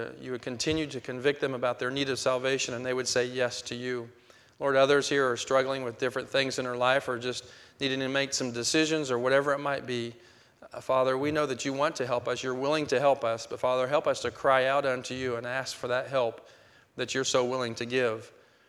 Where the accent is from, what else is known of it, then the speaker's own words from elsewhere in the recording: Tucson, Arizona, United States; born there; I was born in Tucson, and I'm going to go to Tucson and go to the University of Arizona and enroll in a pre-med.